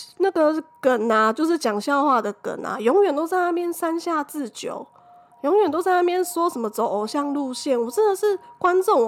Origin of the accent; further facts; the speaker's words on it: Taiwan; 因为真的就是吃我们台湾人会吃的嘛。